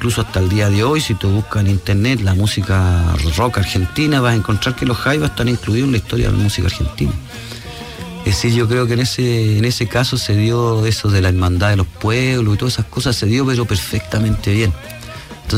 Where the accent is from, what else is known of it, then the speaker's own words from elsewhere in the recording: Chile; moved away; Cuando nosotros nos fuimos de Chile, en ese afán de conquista, nuestra idea era vivir un tiempo en cada país de Latinoamérica.